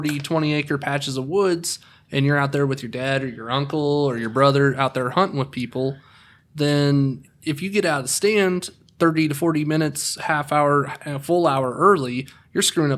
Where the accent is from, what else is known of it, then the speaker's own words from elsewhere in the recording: Illinois, United States; Considering I'm from Illinois and we cannot bow hunt until October 1st